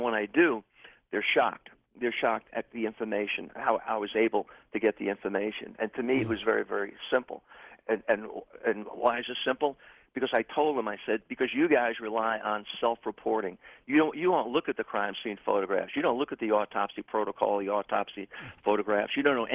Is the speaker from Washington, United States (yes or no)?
no; New York, United States; I said, "Man," I said, "I was raised in New York. It's expensive."